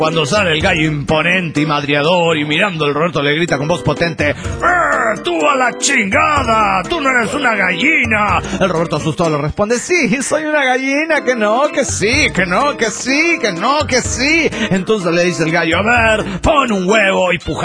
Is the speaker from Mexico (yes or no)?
yes; Mérida, Yucatán, Mexico; Soy el venado de Mérida, Yucatán, México.